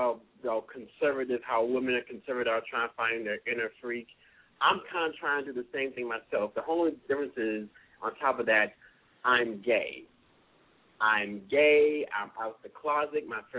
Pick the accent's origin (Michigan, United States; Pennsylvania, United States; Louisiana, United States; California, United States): Michigan, United States; Detroit; now in Spartanburg, United States; I'm originally from Detroit, but I've been in Spartanburg, South Carolina for about 5 years.